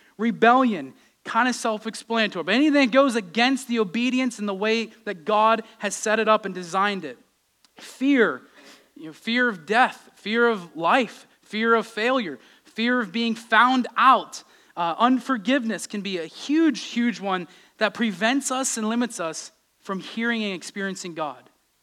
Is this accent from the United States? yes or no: yes; Pittsburgh, Pennsylvania, United States; I grew up in Pittsburgh. Everybody does the same things.